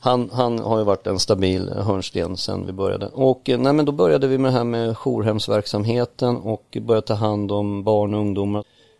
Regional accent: Hägersten, Stockholm County, Sweden; så jag växte upp i Hägersten.

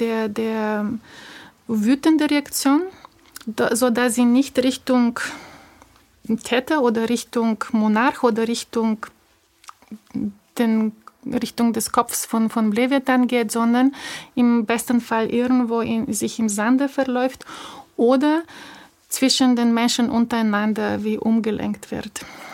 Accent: Bulgaria; moved away as an adult; ich bin 78 in Bulgarien geboren. Ich war 11, als die Wende kam. Mit 21 habe ich das Land verlassen.

